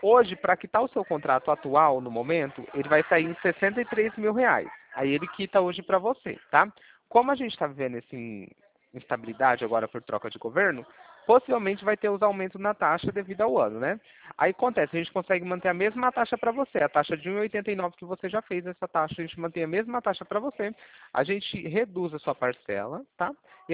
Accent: São Paulo, Brazil; eu sou de São Paulo.

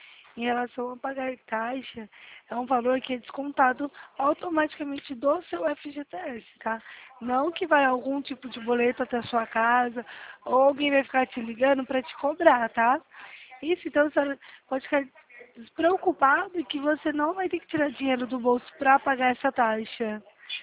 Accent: Bebedouro, São Paulo, Brazil; A gente é de Bebedouro.

